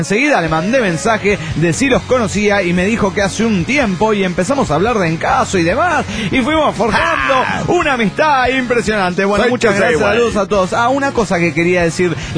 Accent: Mexico City, Mexico; del DF Mexicano.

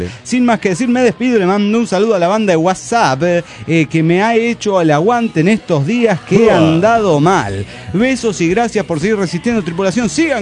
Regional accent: Chichinales, Río Negro, Argentina; now in Neuquén, Argentina; de Chichinales, ahora en Neuquén.

